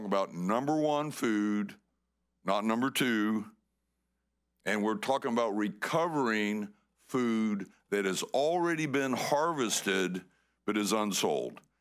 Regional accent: Florida, United States; born there; We love Palm Beach County. It's one of the best places to farm in the world. I was born in Palm Beach County.

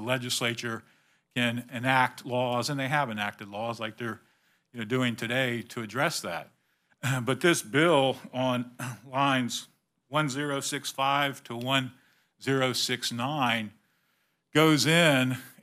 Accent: Florida, United States; I grew up in Palm Beach County, spent a lot of time in Broward County.

